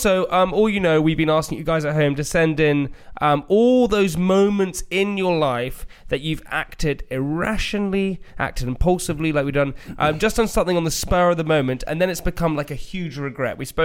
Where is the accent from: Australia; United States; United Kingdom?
United Kingdom; We're very British. We don't really want to talk to anyone else.